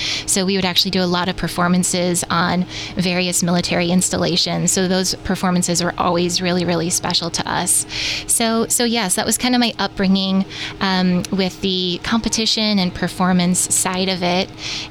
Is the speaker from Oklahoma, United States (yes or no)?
no; Atlanta, Georgia, United States; I'm a little bit of a Civil War buff. I'm also from Atlanta, Georgia.